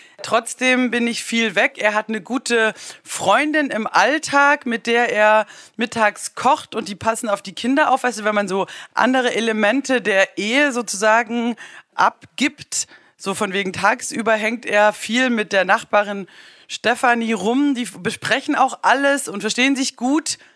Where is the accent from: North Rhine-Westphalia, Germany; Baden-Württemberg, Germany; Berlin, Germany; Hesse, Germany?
Baden-Württemberg, Germany; Du weißt doch, als Schwäbin spare Mursch.